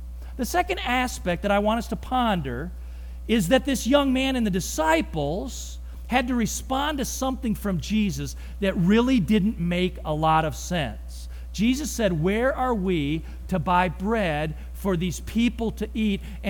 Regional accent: Missouri, United States; there was a friend from my hometown in Missouri that was out in the Washington, D.C. area.

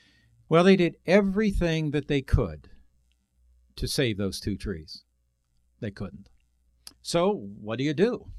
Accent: Ohio, United States; I'm not from Michigan. Actually, I'm from Ohio.

